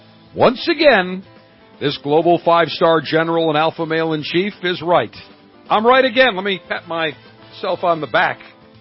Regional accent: Buffalo, New York, United States; especially in my hometown of Buffalo, New York. It is Dingus Day.

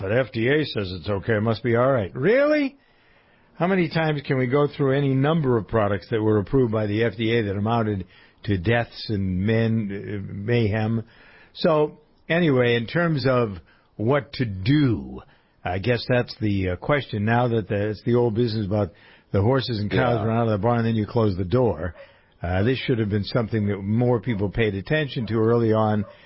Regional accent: Framingham, Massachusetts, United States; I'm looking at the same thing happening in my hometown of Framingham, Massachusetts.

